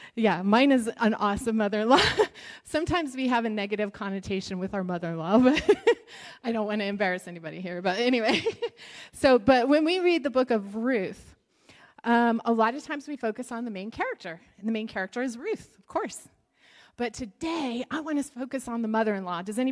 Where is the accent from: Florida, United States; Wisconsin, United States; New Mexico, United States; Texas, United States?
New Mexico, United States; Okay, so I'm from New Mexico, and it's a great disappointment to her, but I do not speak Spanish.